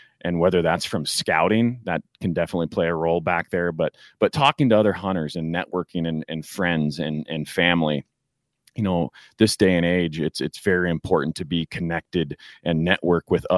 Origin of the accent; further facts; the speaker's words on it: Wyoming, United States; You know, hunting in my home state, tags are a little bit easier to get, you know, being a resident of Wyoming compared to some of the other states.